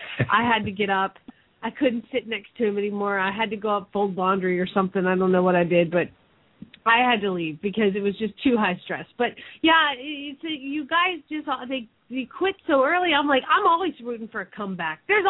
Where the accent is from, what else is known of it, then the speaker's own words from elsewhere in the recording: Phoenix, Arizona, United States; from Phoenix, Arizona